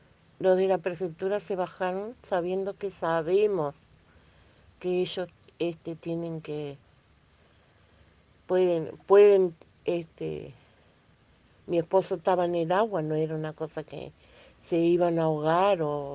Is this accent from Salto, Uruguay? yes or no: yes; Salto, Uruguay; Yo estoy en Salto porque yo soy de Salto.